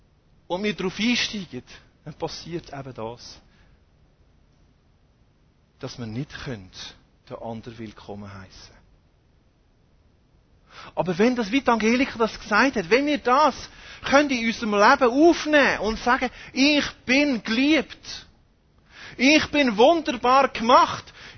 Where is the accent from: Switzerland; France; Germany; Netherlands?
Switzerland; Als Schweizer macht man das sowieso nicht.